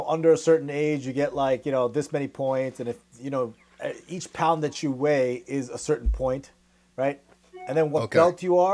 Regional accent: New York, United States; also born or lived in New Jersey; because I grew up in New York, New Jersey, right?

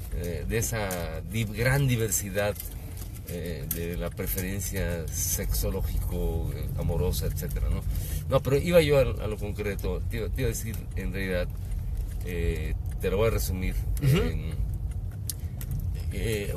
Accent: Tulancingo, Hidalgo, Mexico; De mi pueblo, en Tulancingo, Hidalgo, uh-huh, yo me crié con una nana ñañú

